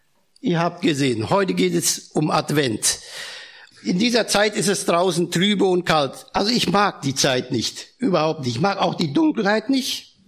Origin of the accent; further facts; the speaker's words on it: Germany; Also da hat man als Deutsche gar keine schönen Gefühle gehabt.